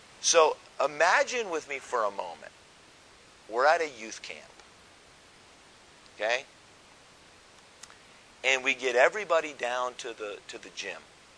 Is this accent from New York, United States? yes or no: no; Colorado, United States; I grew up in Colorado, but then I pastored for 15 years in the South.